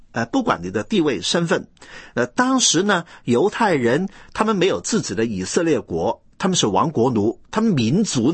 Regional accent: southern China, China; ，我是南方人，我说的是南腔北调的普通话。

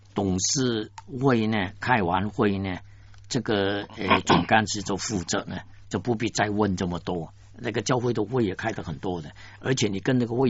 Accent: Guangdong, China; accent: Cantonese; 我们广东话说炒鱿鱼，现在呢北方人都懂得炒鱿鱼什么意思了啊。

